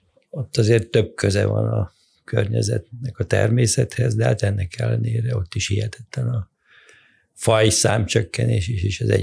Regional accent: Miskolc, Borsod-Abaúj-Zemplén, Hungary; born there; Ugye én gyerekként lepkéket gyűjtöttem, Miskolcon születtem

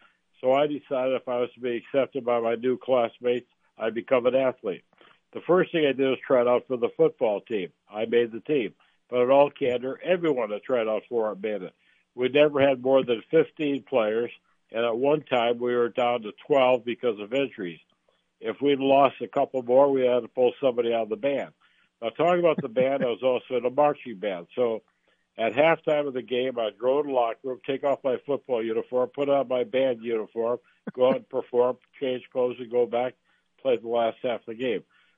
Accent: Skidway Lake, Michigan, United States; It was a consolidated school district of three towns, Whittemore, Prescott, and Skidway Lake. I was from Skidway Lake.

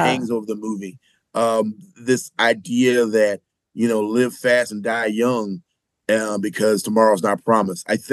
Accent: the South, United States; I'm from the South. I'm not from South Central

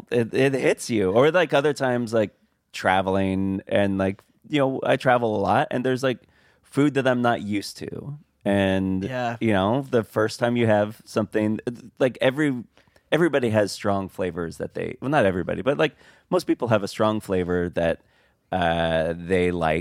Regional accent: Portland, Oregon, United States; also born or lived in New York; now in Los Angeles, United States; When I first moved out to LA, I moved from New York. I left New York, went home to Portland for a bit, and then came down here to LA.

